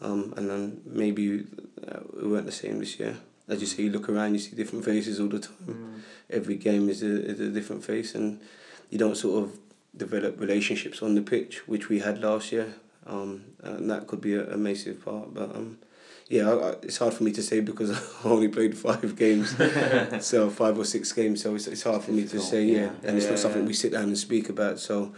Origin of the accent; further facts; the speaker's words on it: Hackney, London, United Kingdom; I grew up in Hackney and I was in Leighton myself